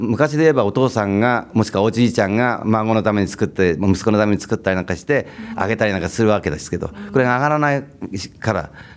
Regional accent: Tokyo, Japan; この東京生まれなんですけども、その頃はだから原っぱもあったりして、そういうことができたし

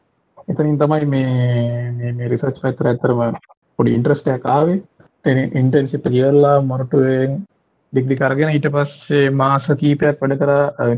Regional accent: Kelaniya, Western Province, Sri Lanka; now in Australia; මගේ ගම කැලණියේ මම කැලණියෙන් මට ඉන්නවා සහෝදර සහෝදරියෝ 4 දෙනෙක් ඉන්නවා. මම තමයි තුන්වෙනියා. මම ස්කූලේ ගියේ කොළඹ අශෝක විද්‍යාලයේ එක වසරේ ඉඳන් 11 වසරනකම්

